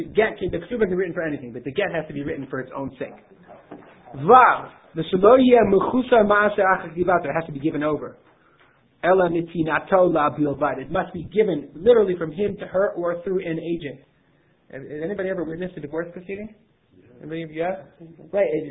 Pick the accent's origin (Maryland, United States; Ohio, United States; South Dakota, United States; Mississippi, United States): Maryland, United States; Silver Spring; I grew up in Silver Spring, Maryland, and the rabbi of our high school was the rabbi of the shul, Rabbi Einemer